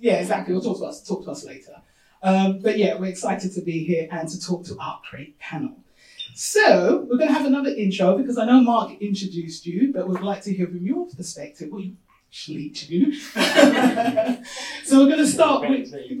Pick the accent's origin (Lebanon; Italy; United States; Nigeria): Nigeria; I'm Nigerian.